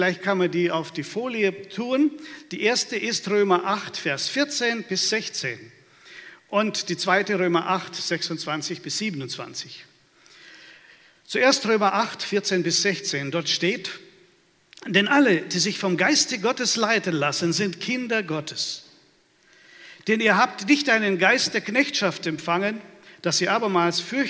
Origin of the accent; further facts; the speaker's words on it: Baden-Württemberg, Germany; Wisst ihr, ich komme ja aus dem Schwabenland und das sind sehr sparsame Leute.